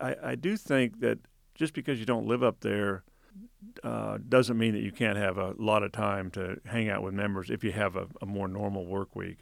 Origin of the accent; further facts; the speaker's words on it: Oregon, United States; I was raised in Southern Oregon